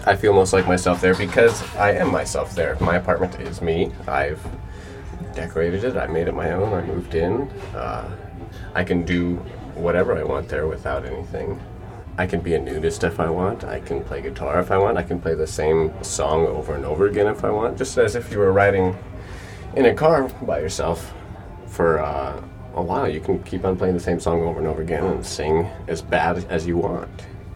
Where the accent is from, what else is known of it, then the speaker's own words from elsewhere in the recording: Michigan, United States; now in Boston, United States; I'm from Michigan, but I'm a ballet dancer with the Boston Ballet.